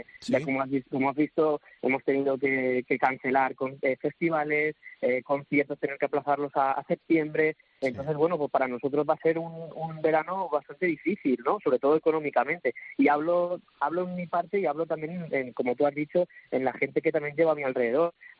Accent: Spain; nosotros como buen español y como persona que trabaja

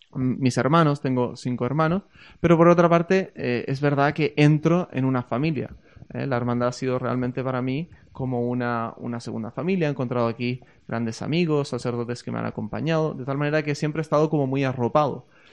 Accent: Chile; Yo, de hecho, vengo de Chile.

